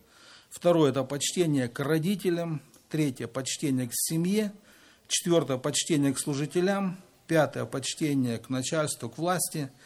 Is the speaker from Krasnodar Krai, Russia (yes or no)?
yes; Adler, Krasnodar Krai, Russia; я из Адлера.